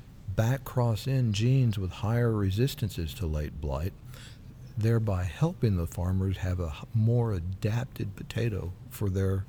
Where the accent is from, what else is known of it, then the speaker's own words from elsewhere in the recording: Texas, United States; Well, as I said, I grew up in Texas where there's not a lot of water